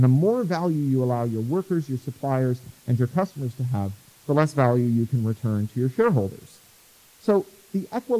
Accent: Toronto, Ontario, Canada; I grew up in Toronto with the CNE

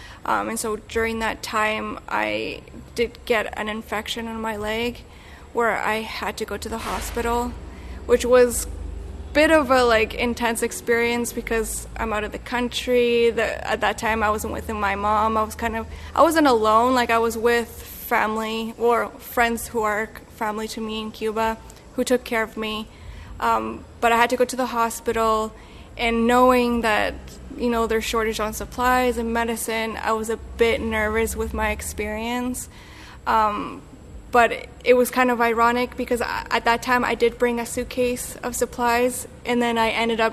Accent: Canada; I'm from Canada.

